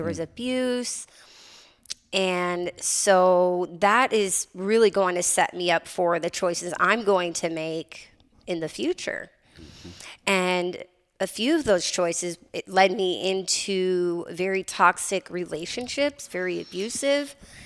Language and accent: English; Wisconsin, United States; moved away; I am originally from Wisconsin, but I've been here for 10 years and loving it.